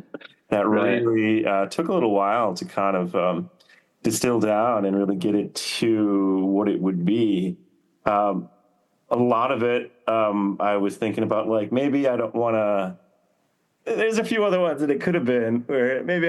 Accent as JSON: {"language": "English", "town": "Northville", "region": "Michigan", "country": "United States", "tie": "born or raised there", "also_born_or_lived": "Novi, Michigan", "said": "I was born in Novi, Michigan, and I lived in an adjacent town called Northville, Michigan, kind of the northeast suburbs of Detroit."}